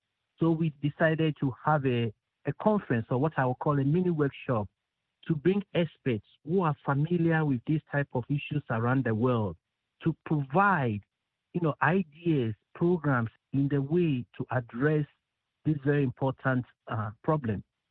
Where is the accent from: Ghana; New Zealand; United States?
Ghana; Accra, Greater Accra; I grew up in Accra. More specifically, I grew up in Jamestown, so I really knew the problem.